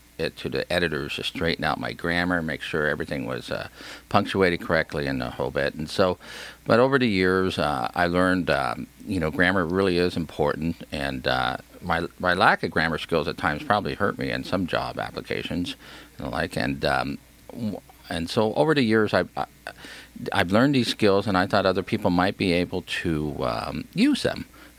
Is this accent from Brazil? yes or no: no; Hawaii, United States; because I grew up in Hawaii where great writers do not grow up.